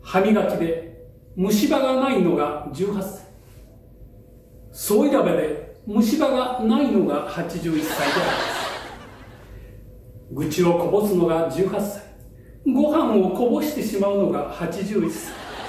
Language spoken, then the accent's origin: Japanese; Maizuru, Kyoto, Japan; 舞鶴が生んだご当地芸人、